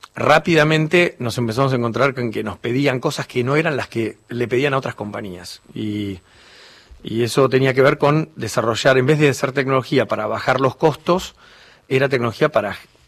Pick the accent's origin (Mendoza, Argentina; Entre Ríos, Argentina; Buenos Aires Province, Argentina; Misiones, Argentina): Buenos Aires Province, Argentina; Mar del Plata; Soy argentino, sí. Criado en Mar del Plata, vengo de familia belga y bueno, de ahí viene el nombre.